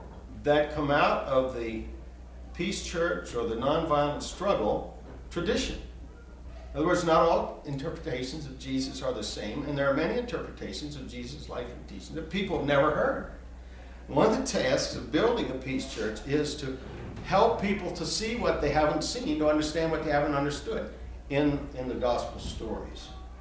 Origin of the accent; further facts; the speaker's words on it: Akron, Pennsylvania, United States; from Akron, Pennsylvania.